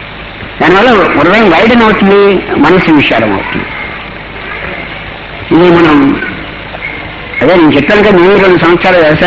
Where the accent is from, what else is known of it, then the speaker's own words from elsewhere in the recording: Achanta, Andhra Pradesh, India; నేను వ్యవసాయ కుటుంబంలో నుంచి వచ్చిన వాడిని. ఈ ఆచంటలో అందరూ వ్యవసాయదారు, చాలా కష్టపడి వ్యవసాయం చేస్తారు.